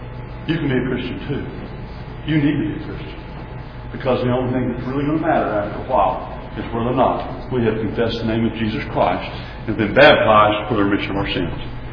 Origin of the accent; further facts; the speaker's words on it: Texas, United States; now in Arizona, United States; I'm a father, I'm a grandfather, I'm a Texan. I am an Arizonan by choice, live there.